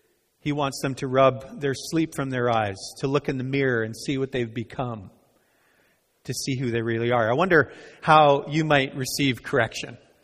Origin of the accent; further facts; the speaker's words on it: Canada; I wouldn't approach you this way because I'm Canadian.